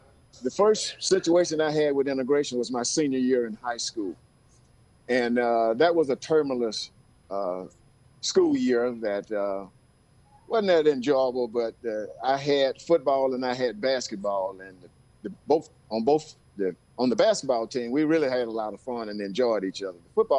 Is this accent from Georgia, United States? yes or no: yes; Athens, Georgia, United States; I'm actually from Athens. I went to Clark Central High School, which is about five blocks away from the University of Georgia campus.